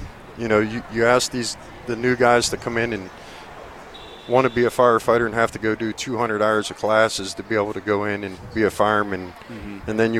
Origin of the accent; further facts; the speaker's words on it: New Brighton, Pennsylvania, United States; Beaver County, New Brighton.